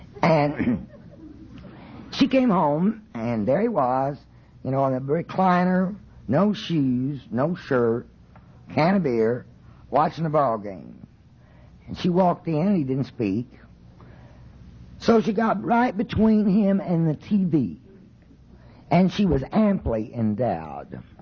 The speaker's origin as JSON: {"language": "English", "region": "Oklahoma", "country": "United States", "said": "I am from Oklahoma."}